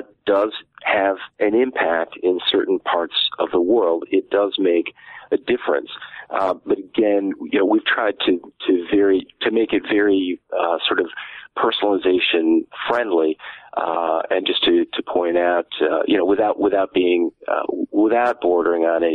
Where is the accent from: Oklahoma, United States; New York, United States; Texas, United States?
New York, United States; You know, well, Chinatown is pretty close to home for me, because I'm from New York.